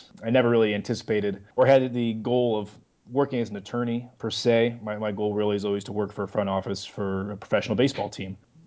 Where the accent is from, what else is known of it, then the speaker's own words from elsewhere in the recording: Omaha, Nebraska, United States; I am originally from Omaha, Nebraska, where I grew up a big Cornhusker fan like the rest of the state.